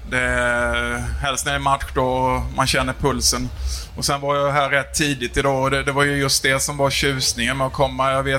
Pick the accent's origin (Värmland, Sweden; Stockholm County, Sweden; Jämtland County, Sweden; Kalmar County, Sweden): Kalmar County, Sweden; Oskarshamn; moved away as an adult; now in Jönköping, Sweden; Ja, jag spelade i Oskarshamn rätt ung.